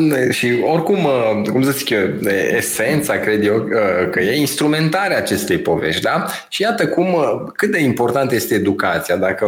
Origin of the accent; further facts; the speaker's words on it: Romania; Ne-a hrănit așa nouă ca români acest ego și cumva iată că astăzi lucrurile astea s-au perpetuat până astăzi, da?